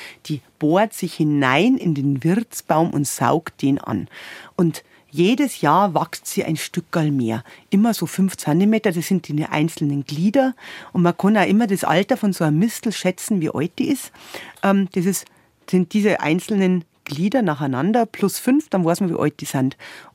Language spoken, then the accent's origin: German; Bavaria, Germany; Bei uns in Bayern gibt es nämlich ganz natürlich.